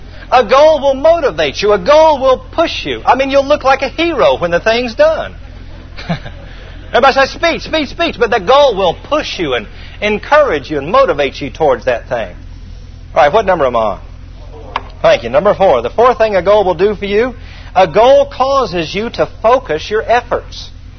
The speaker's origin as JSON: {"language": "English", "town": "Atlanta", "region": "Georgia", "country": "United States", "tie": "born or raised there", "also_born_or_lived": "Vidalia", "said": "And so I'd never lived in a small town. I grew up in Atlanta."}